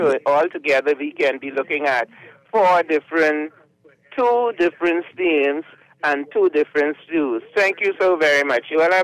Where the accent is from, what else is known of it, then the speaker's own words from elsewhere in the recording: Cat Island, Bahamas; And I'm from Cat Island, too.